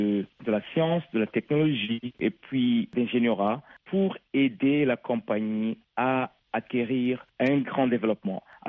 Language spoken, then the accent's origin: French; Ngagara, Bujumbura, Burundi; also born or lived in China; now in United States; Moi, je suis, comme vous le savez, d'origine burundaise. J'ai grandi en Ngagara. Je suis allé faire mes études en Chine. Et puis, quand j'ai terminé mes études en Chine, je suis venu dans ce pays, ici aux États-Unis.